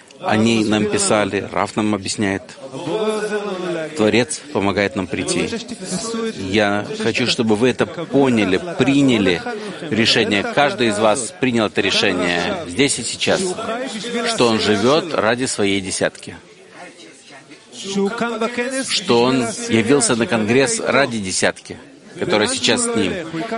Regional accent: Petah Tikva, Central District, Israel; Я из Петахтиквы. … из Петахтиквы.

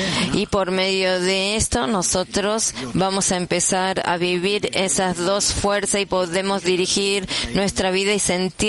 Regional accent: Netanya, Central District, Israel; y soy de Netanya.

